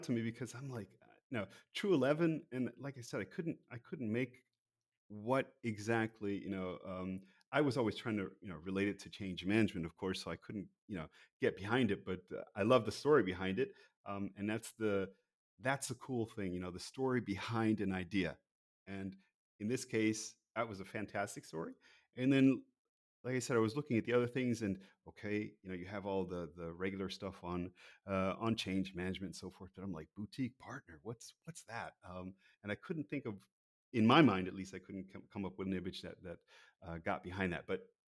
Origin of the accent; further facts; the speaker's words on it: United States; I call it soccer. I'm American.